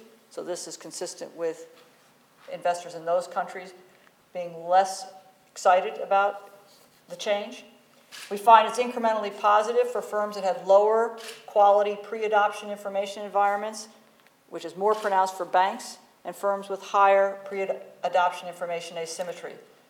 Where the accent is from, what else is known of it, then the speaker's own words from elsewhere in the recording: United States; has to do with the issue close to my heart, being an American, is issue around whether the U.S. will adopt IFRS.